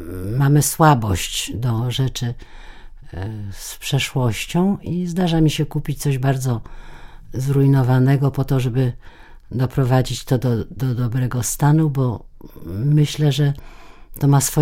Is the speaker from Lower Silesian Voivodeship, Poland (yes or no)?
no; Warsaw, Masovian Voivodeship, Poland; born there; Urodziłam się w Wilanowie. Przez przypadek się urodziłam w pałacu